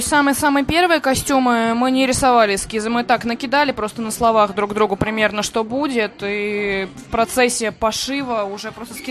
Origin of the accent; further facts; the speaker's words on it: Moscow, Russia; Мы косплееры, мы из Москвы, нас трое.